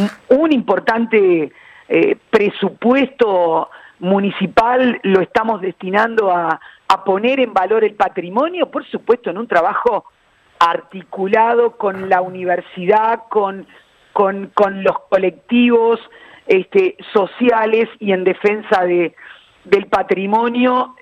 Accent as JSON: {"language": "Spanish", "region": "Montevideo", "country": "Uruguay", "said": "pero sí como montevideanos y montevideanas"}